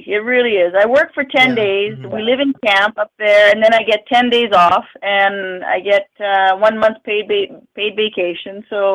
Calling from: Edmonton, Alberta, Canada; From Edmonton, Alberta, Canada.

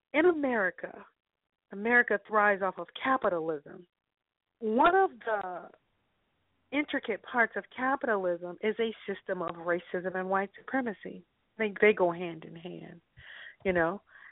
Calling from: California, United States; Okay, I'm calling from Northern California.

